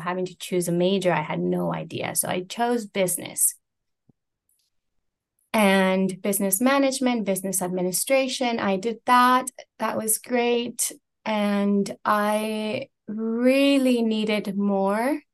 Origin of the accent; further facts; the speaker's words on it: southern Mexico, Mexico; also born or lived in Sonora; My family is originally from southern Mexico. We are a migrant family. And so in the 90s, my father and my family, we migrated north to Sonora.